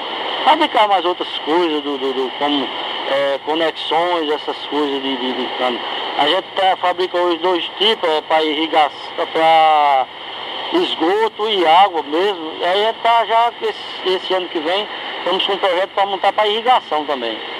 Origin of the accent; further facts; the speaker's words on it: São João do Sabugi, Rio Grande do Norte, Brazil; born there; como São João de Sabugi, que eu nasci em São João